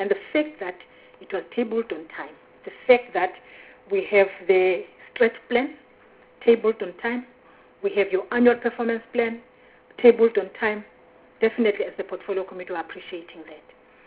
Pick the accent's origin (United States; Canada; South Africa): South Africa; Mpumalanga; I come from Mpumalanga